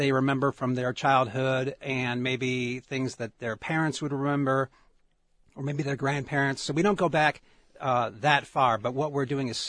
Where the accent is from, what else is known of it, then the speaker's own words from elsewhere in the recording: Chicago, Illinois, United States; now in Tucson, United States; I'm from Chicago originally.